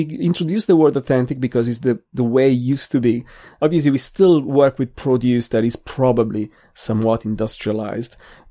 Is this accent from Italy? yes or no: yes; Milan, Lombardy, Italy; I think growing up in Italy, I knew that carbonara didn't have cream. My mother didn't put cream in carbonara, but we're from Milan.